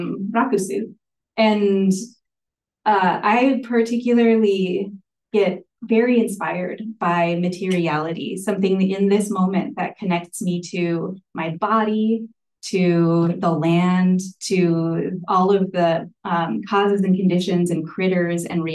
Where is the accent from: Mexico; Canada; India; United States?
India; And I'm Indian. And so I love feeling when I put the okesa on that I'm clothing myself in a garment that my people in India or people like my people in India would have worn